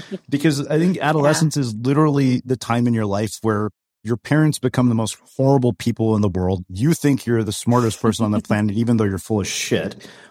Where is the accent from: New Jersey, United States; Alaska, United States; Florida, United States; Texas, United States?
Texas, United States; College Station; And I said, "I grew up in College Station." He was like, "No way, that's where we're from."